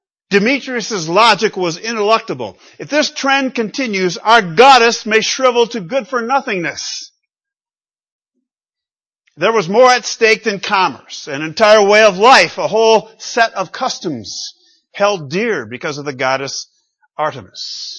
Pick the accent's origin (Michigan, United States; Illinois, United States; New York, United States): Michigan, United States; I grew up in Western Michigan where unions were strong.